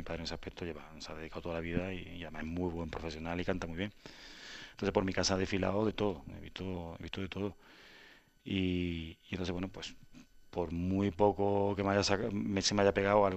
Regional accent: Córdoba, Andalusia, Spain; also born or lived in Canary Islands; Me estoy muy orgulloso de haber nacido en Canarias, pero estoy criado en Córdoba. Y si a mí todo el mundo que me pregunta, digo que soy cordobés porque he pasado más de la mitad de mi vida en Córdoba

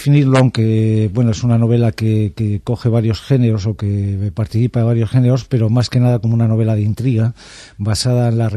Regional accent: Segovia, Castile and León, Spain; cuando yo venía de Segovia a Madrid. Yo soy de Segovia

